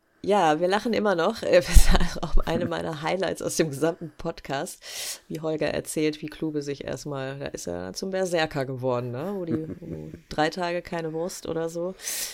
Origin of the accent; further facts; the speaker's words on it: Essen, North Rhine-Westphalia, Germany; Zeche Karl, also in meiner Heimatstadt und in meinem Wohnort